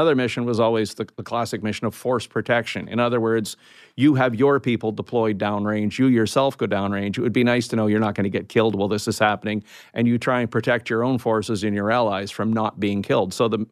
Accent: Canada; I'm a Canadian.

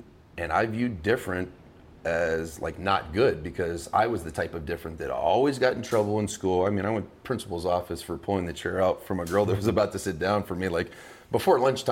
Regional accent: Baton Rouge, Louisiana, United States; also born or lived in Indiana; But I was born in Indiana. And age two, moved down to Baton Rouge, Louisiana, and literally was like thrust into African-American sports

